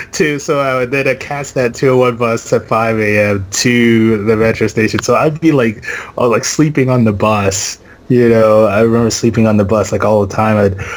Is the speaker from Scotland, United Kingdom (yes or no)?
yes; Scotland, United Kingdom; moved away; also born or lived in Zimbabwe / Texas; I was born in Zimbabwe, lived there for 2 years, went to Scotland, lived there for about 7 years. I did go back to Zimbabwe when I was 9 years old for like 9 months